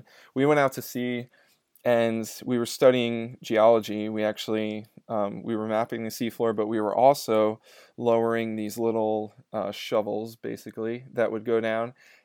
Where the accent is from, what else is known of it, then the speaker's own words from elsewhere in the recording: Reading, Pennsylvania, United States; as somebody growing up in Reading, Pennsylvania, I was unaware of any of them.